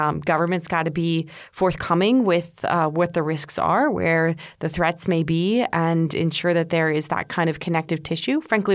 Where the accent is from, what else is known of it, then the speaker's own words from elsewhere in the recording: United States; look, I'm an American and we tend to be a little bit individualist.